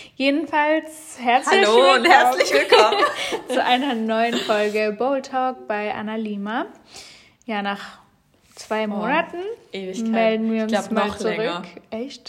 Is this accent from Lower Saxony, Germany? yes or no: yes; Hanover, Lower Saxony, Germany; Ich komme aus Hannover